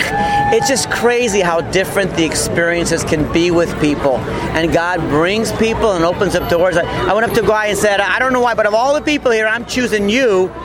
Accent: New York, United States; originally from New York, but now I live in New Jersey.

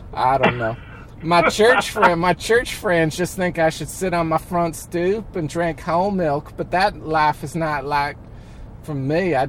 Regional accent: New Jersey, United States; accent: Jersey; Sometimes I lose because my Jersey accent is really aggressive and it's always trying to come out.

